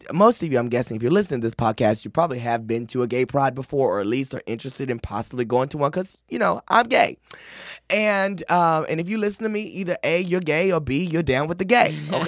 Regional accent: Texas, United States; like I'm from Texas, so in Dallas we have the American Airlines Stadium.

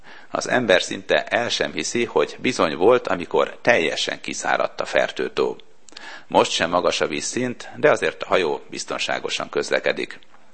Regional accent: Sopron, Győr-Moson-Sopron, Hungary; born there; Én Sopronban születtem

